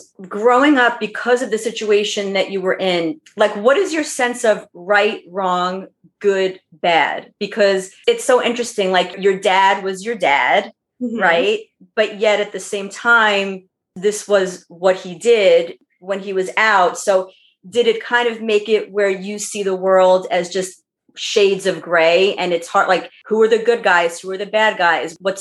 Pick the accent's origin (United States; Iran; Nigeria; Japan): United States; New York; So I was used to growing up in New York.